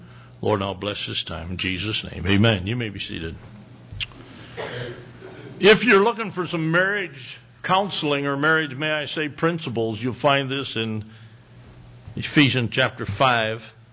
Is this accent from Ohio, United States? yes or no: no; Midland, Michigan, United States; I look at the ones in Midland, Michigan. I grew up in Midland.